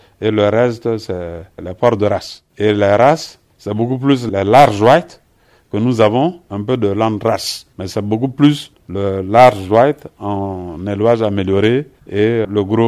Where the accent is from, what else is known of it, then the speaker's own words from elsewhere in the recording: Central African Republic; Et chez nous, en Centrafrique, nous avons une association nationale des éleveurs de porc